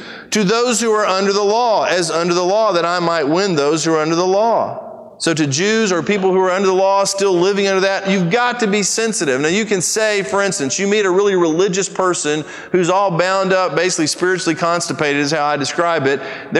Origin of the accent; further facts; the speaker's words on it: Brazil; I grew up in Brazil. And one of the funniest things about living in Brazil and being an American, and there I was the outsider.